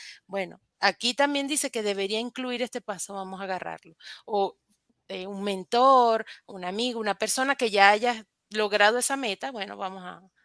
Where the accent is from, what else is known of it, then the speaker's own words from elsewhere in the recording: Maracaibo, Zulia, Venezuela; now in Medellín, Colombia; Soy de Maracaibo, Venezuela, y estoy en Medellín.